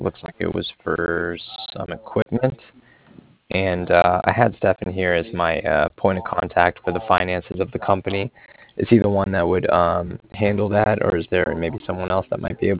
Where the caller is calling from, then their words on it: Cardiff, Wales, United Kingdom; I was calling from Cardiff